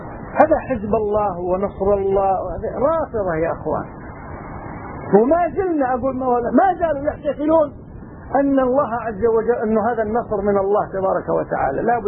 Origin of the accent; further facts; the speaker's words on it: Kuwait; الجماعات الرافضة اللي عندنا في الكويت